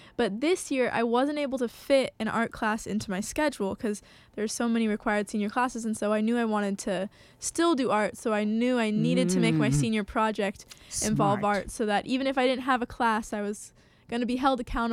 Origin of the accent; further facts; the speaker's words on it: Astoria, Oregon, United States; Well, first I went really just into my memories growing up in Astoria.